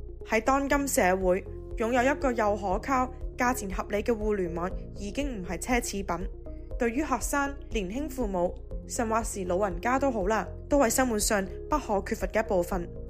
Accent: Hong Kong; 虽然咧，我年纪都有翻咁上下啦，但系咧，我记得以前细个读书嘅时候咧，特别我因为我喺香港长大啦，咁英语都唔系我个母语啦

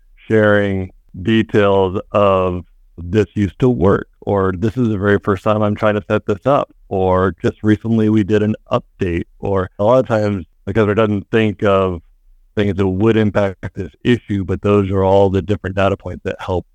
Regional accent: Austin, Texas, United States; now in Denver, United States; Born and raised in Austin, Texas. Moved to Denver, Colorado in 1996. Married a local here in Denver. Went to school in Nashville, Tennessee at Vanderbilt University.

